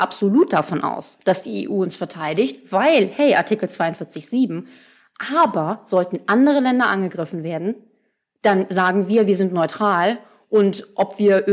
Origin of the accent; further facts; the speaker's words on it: Germany; er darf das als Österreicher mehr als ich als Deutsche